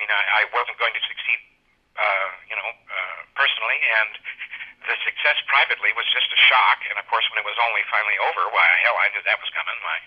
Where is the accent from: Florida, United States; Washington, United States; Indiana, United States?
Washington, United States; Moses Lake; also born or lived in Spokane / San Francisco; I was born in Spokane, grew up in a little town called Moses Lake. Actually, the other half of my life, I grew up in San Francisco, but my high school years were back up here in Washington State again.